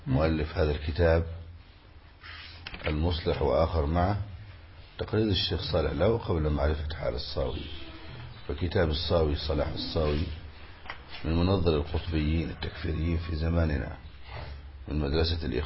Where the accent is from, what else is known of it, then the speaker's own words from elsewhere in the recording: Egypt; من الخطأ الشائع عندنا في مصر أن يقال على الرجل عجوز